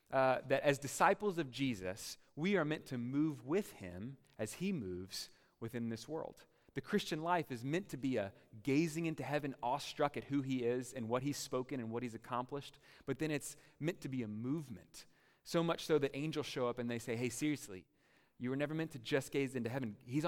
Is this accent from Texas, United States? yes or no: yes; Texas, United States; I'm from Texas. Turns out we have trail riding in Texas.